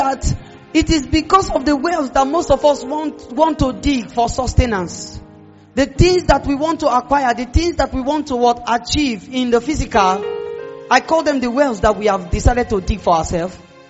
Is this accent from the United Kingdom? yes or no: no; Nigeria; accent: Nigerian English; I'm using Nigerian English.